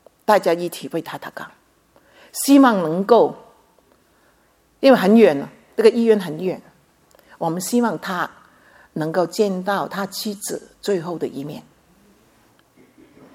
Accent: Guangdong, China; accent: Cantonese; 遇到自己，我们广东话是同声同气

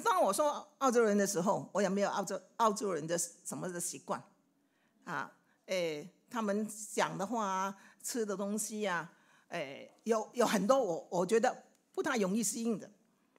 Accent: Hong Kong; now in Australia; 以我自己为例哈，我是香港人

